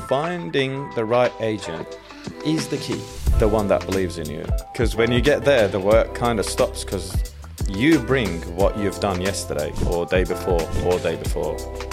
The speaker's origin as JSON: {"language": "English", "town": "Izmir", "region": "İzmir", "country": "Turkey", "tie": "born or raised there", "also_born_or_lived": "Black Sea Region", "said": "I was born in Turkey, in the Black Sea area."}